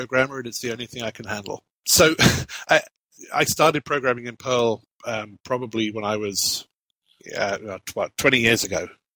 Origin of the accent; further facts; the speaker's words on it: United Kingdom; now in Atlanta, United States; I'm a network consultant. I'm originally from the UK, as you may have gathered from my accent, but I moved out to Atlanta, Georgia a few years ago in the United States.